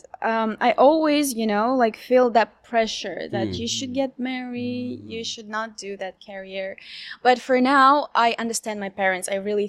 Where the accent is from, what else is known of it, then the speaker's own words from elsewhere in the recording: Tashkent, Uzbekistan; I'm from Uzbekistan, from the capital city, Tashkent.